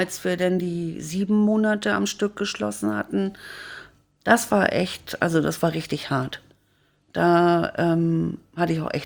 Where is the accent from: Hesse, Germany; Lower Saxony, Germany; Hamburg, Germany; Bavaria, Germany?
Hamburg, Germany; Blankenese; Ich komme ja aus Blankenese.